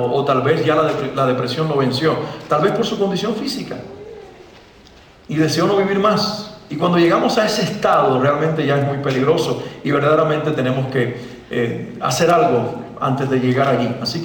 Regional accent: Cuba; now in Mexico; Y yo dije, ah, por supuesto, yo soy cubano, ¿no?

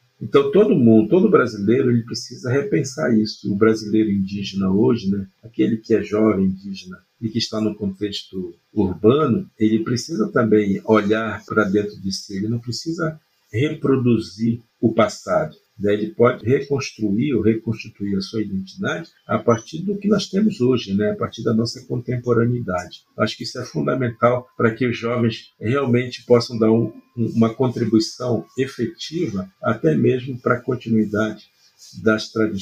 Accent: Brazil; somos o único país desses que foram colonizados por Portugal que não fala com sotaque português, né? Nós falamos com um sotaque totalmente original

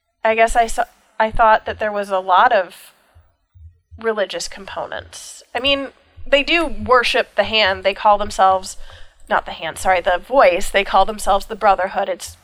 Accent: Minneapolis, Minnesota, United States; So we're from Minneapolis area

